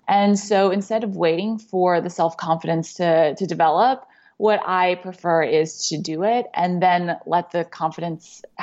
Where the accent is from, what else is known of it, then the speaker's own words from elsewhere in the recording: Texas, United States; So I was raised in Texas. So I guess more than anything, I consider myself at the core a Texan. But my parents were or are Asian or Asian immigrants.